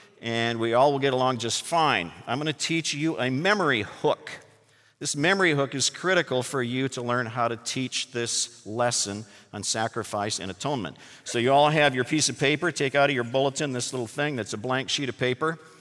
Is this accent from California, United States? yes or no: no; Minnesota, United States; But since this is Upper Northwest, I'm from Minnesota myself, we tend to be a little bit quiet, a little bit reserved.